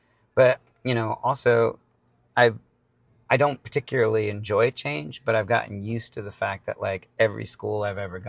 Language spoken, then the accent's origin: English; San Francisco, California, United States; Well, growing up in San Francisco, I've learned to get used to change.